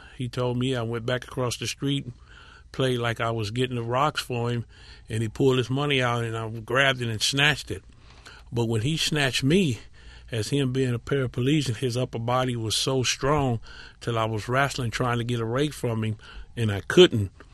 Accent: Watts, California, United States; I grew up in Watts. Came from a great home. Started out at San Miguel Catholic School.

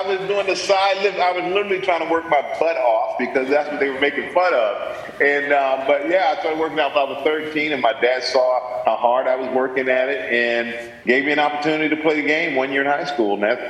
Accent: Germany; I grew up in Germany, and my dad, my senior year of high school, said, "Hey, you want to play football?" I said, "Sure." And he put me on a plane, sent me back to Houston.

